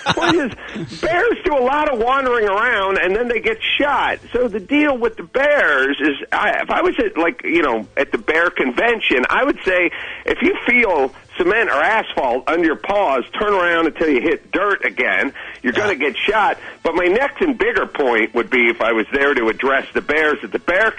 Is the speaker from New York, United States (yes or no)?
no; North Hollywood, California, United States; I grew up in North Hollywood, so it was just, my parents wouldn't have driven us anywhere